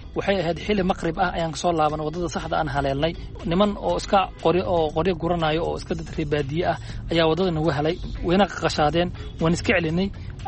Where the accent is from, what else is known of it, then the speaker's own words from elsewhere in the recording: Mogadishu, Banadir, Somalia; moved away; Waxay ahayd sanadkii 2008-kii, waxaan joogay Muqdisho, waxaan ahaa reer Muqdisho, waxaan ka baxay si sharci darro ah.